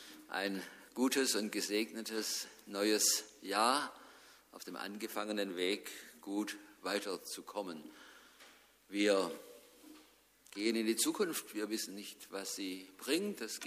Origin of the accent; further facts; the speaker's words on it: Tuttlingen, Baden-Württemberg, Germany; in meiner Jugend, da gab es nicht viele reiche und vornehme Leute. In meiner Heimatgemeinde in Tuttlingen, da waren es meistens Arbeiter oder kleine Handwerker.